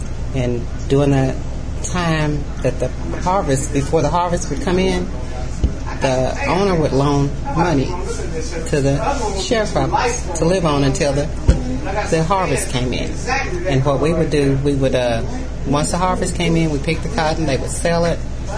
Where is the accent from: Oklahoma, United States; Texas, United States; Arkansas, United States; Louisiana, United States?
Arkansas, United States; Parkin; born there; I was born here in Parkin, right down Parkin Street here, what they call the Bottoms, Dyes Bottoms.